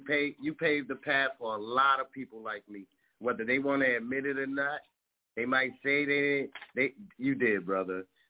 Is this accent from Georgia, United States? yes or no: no; Bronx, New York, United States; I'm from Gun Hill Project, across the street from Immaculate Conception. If you know, you know. That's the Hollywood side, you heard? Yeah, big fact, Tulane. Born and raised right next to Evander.